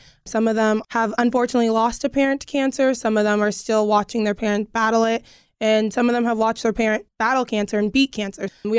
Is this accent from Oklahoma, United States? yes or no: no; Bakersfield, California, United States; now in Fresno, United States; I'm originally from Bakersfield, and I've been attending Fresno State since my freshman year